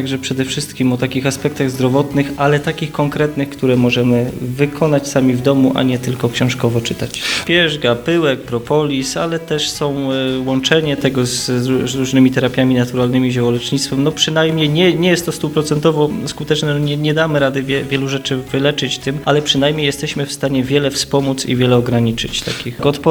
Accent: Masovian Voivodeship, Poland; ja jestem spod Radomia, no to też inaczej

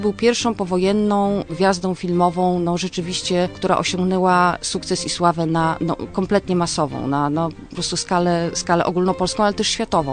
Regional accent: Gdańsk, Pomeranian Voivodeship, Poland; Ja jestem z Gdańska

